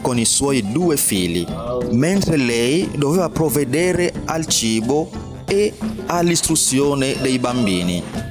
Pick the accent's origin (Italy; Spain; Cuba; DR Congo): DR Congo; now in Ibadan, Nigeria; Vengo dalla Repubblica Democratica del Congo e lavoro qui in Nigeria come missionario.